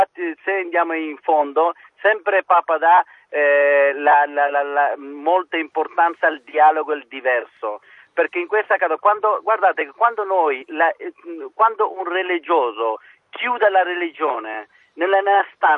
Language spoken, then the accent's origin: Italian; Afghanistan; Italian is a second language; io ero come milioni di bambini afghani, che siamo noi sfortunati, siamo nati e cresciuti nella violenza in Afghanistan.